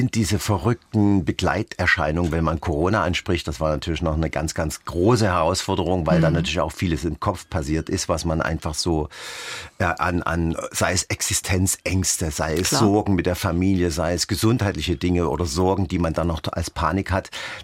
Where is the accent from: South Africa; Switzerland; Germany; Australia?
Germany; Dresden, Saxony; Als Dresdner sowieso.